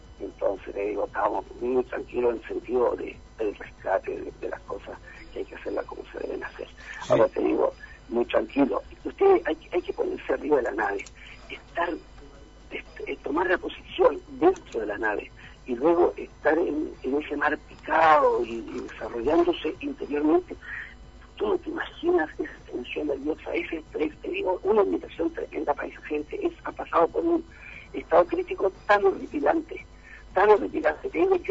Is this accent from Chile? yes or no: yes; Chile; Esta cosa es Chile. Vamos a partir por el principio. Lamentablemente, en mi país, se hacen cosas irregulares